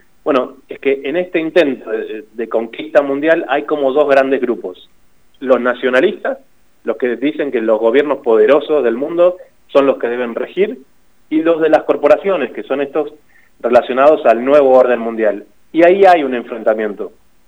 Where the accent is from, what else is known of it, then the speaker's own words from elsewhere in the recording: Argentina; lo digo como argentino primero antes que como comunicador